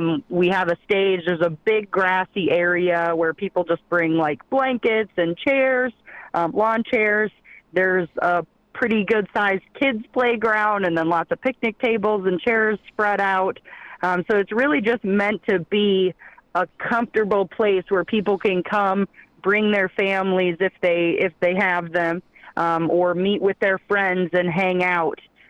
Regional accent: Iowa, United States; So, Nick is from Wisconsin. I'm from Eastern Iowa.

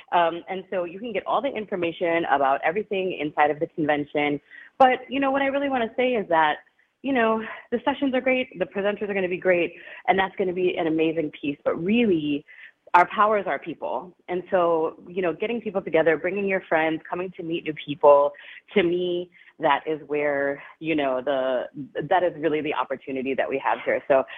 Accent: Milwaukee, Wisconsin, United States; also born or lived in New York; now in Texas, United States; I'm from Milwaukee. Really happy to be bringing it back home this year.

